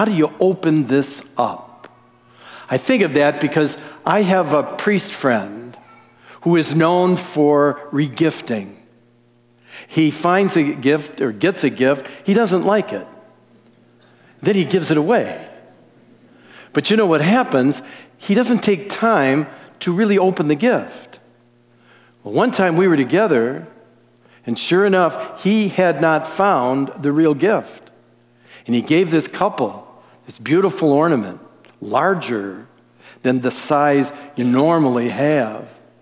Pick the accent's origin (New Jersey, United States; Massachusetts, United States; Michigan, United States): Michigan, United States; Detroit; I come from the Lower East Side of Detroit. I know what it's like.